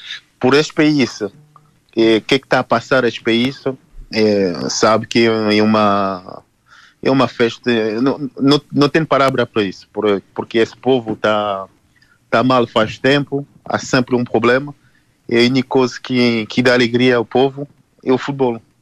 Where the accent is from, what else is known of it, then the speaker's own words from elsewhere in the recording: Paris, Île-de-France, France; sou de Paris mesmo, eu nasci em Paris, e a minha zona é mais depois de 95.